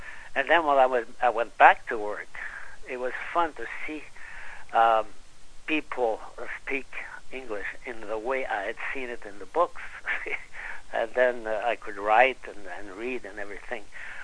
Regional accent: Granby, Quebec, Canada; born or raised there; also born or lived in Beaumont, Alberta

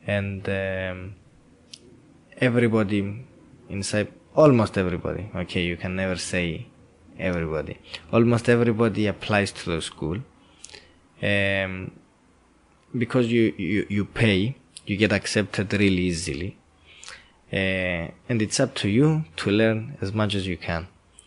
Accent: Nicosia, Nicosia District, Cyprus; also born or lived in Paphos; Well, I was born in Cyprus, which is an island in Mediterranean. I was born in Nicosia, which is the capital of Cyprus. I grew up there and then I went to Paphos, which is the smallest town in Cyprus, where I went to school there.

